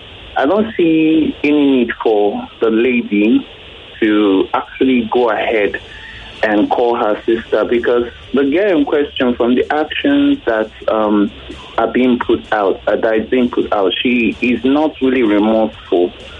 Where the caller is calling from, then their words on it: Lagos, Nigeria; I'm calling from Lagos.